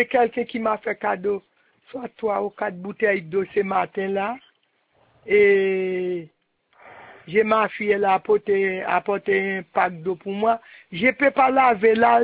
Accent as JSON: {"language": "French", "country": "Haiti", "said": "je suis haïtienne, mais je travaille beaucoup ici."}